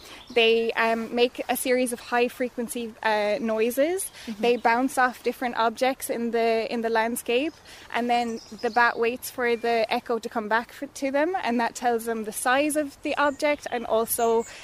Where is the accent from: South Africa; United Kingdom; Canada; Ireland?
Ireland; Killarney, Munster; I guess growing up in Killarney and then having a dad as a ranger, I've always kind of been around it.